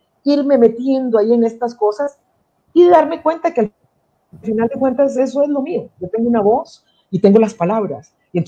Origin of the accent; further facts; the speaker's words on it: Costa Rica; moved away as an adult; Yo salí de Costa Rica hace 26 años, que iba para Zimbabue